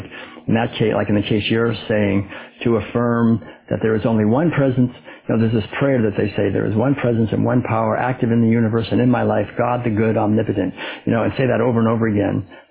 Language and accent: English; Concord, Massachusetts, United States; I know, like, when I was a kid, I was raised back in Concord, Massachusetts, and we just never locked the door.